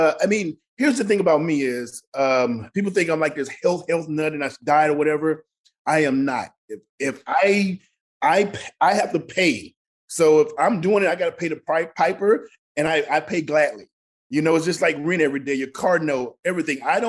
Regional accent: Mississippi, United States; the way I grew up in Mississippi was somebody wanted me to fail.

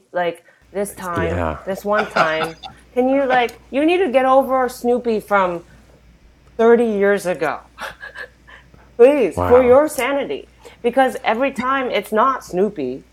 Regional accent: Japan; I'm from Japan

